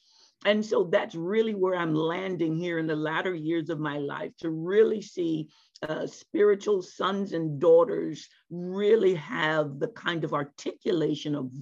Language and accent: English; Washington, District of Columbia, United States; I hail from Washington, D.C., right outside of the metropolitan area in Maryland.